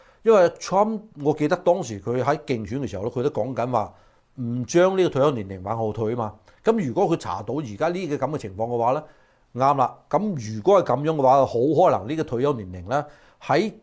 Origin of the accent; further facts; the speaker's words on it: United States; 嗱，我哋美國人就知道咗啦